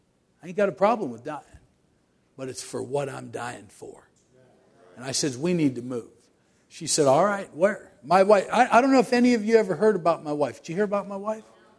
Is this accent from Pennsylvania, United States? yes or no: yes; Somerset, Pennsylvania, United States; Okay, I'm from Somerset. I'm a hillbilly. You guys are city slickers down there.